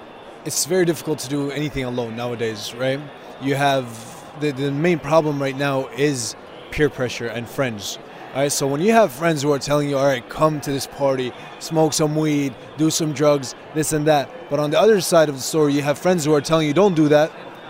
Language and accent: English; Gaza City, Gaza Strip, Palestine; one day my family decided to take us back to Gaza City. Right? I'm from Gaza City. And when I went there, I lived there for almost 10 years.